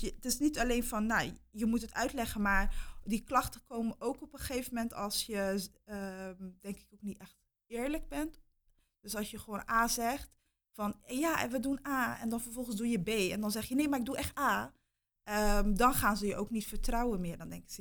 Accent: Capelle aan den IJssel, South Holland, Netherlands; vooral in wijken zoals waar ik vandaan kom, Schollevaar.

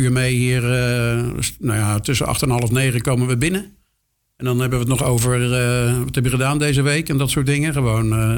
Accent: Rotterdam, South Holland, Netherlands; Ik ben geboren naast de Kuip in een ziekenhuis. Op Zuid dus.

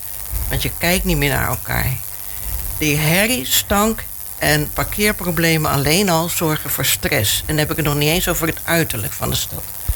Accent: Rotterdam, South Holland, Netherlands; now in Capelle aan den IJssel, Netherlands; Oké, ik woon nu sinds kort in Capelle. Ik kom uit Ommoord. Dat is een hoogbouwwijk.

